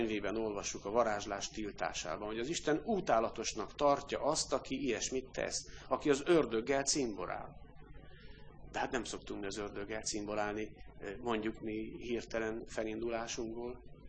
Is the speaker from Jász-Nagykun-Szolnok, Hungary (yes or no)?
yes; Karcag, Jász-Nagykun-Szolnok, Hungary; born there; Karcagon vettük ott, ahol én születtem, és anyámnál voltunk otthon.